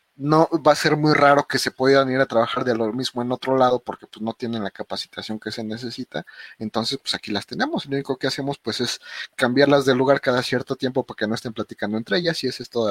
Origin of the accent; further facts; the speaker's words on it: Mexico; No sé si solo México sea así o todo el mundo, pero bueno, quiero pensar que nada más somos los mexicanos.